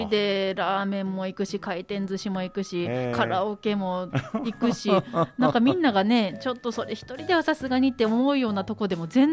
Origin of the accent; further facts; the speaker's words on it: Hokkaido, Japan; まあ、どさんこですから